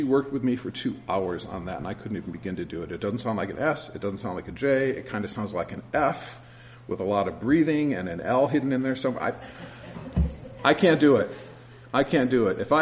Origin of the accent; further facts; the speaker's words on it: Michigan, United States; I was from Michigan. I hadn't spoken two sentences when the wife said, "You're from Michigan."